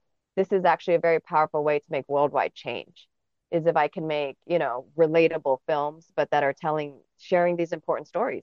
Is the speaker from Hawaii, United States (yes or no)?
yes; Molokai, Hawaii, United States; I'm not Native Hawaiian myself, but I'm fourth generation, born and raised in Hawaii, and my daughter is Native Hawaiian, and I grew up on Molokai, which is a very, like, Native Hawaiian enriched cultural island.